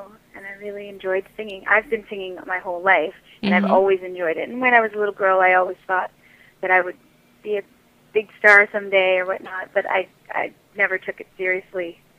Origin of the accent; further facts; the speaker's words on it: Thornbury, Ontario, Canada; also born or lived in Toronto; Yeah, I'm from Toronto. I grew up in Thornbury, Ontario, though.